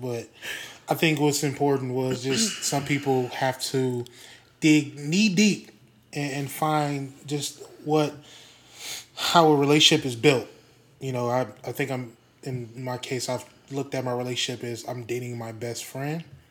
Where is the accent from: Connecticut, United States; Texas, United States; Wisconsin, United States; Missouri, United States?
Wisconsin, United States; Milwaukee; also born or lived in Rockford; because I'm from the Midwest, being from Milwaukee. I lived in Rockford for a year when I was in fourth grade